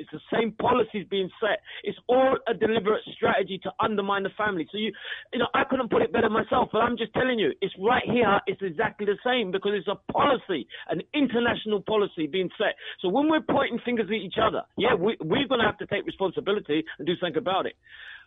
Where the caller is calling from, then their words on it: London, United Kingdom; why I am phoning in from London, UK, is this